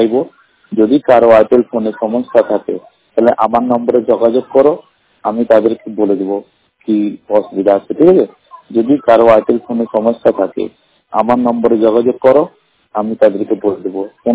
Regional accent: Allahabad, Uttar Pradesh, India; আমার বাড়ি হলো এলাহাবাদ।

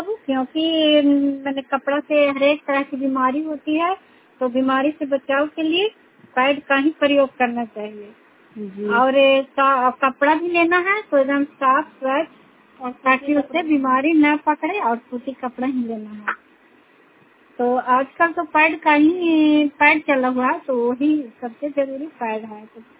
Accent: Bihar, India; मैं नगर नौसा प्रखंड से हूँ, नालंदा जिला से।

